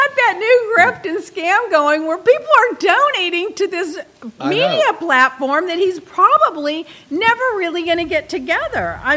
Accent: Dallas, Texas, United States; So I'm from Texas. I live in Dallas. Everything's on time.

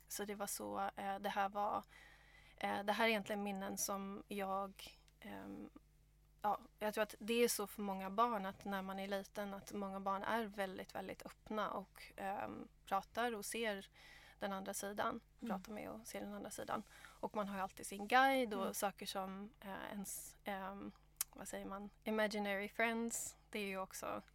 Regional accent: Stockholm, Stockholm County, Sweden; moved away as an adult; also born or lived in Gothenburg; now in Australia; så jag är född i Göteborg och växte upp i Stockholm. Inte så van att prata svenska, för jag har bott i Australien i nästan 11 år. Flyttade dit när jag var 22.

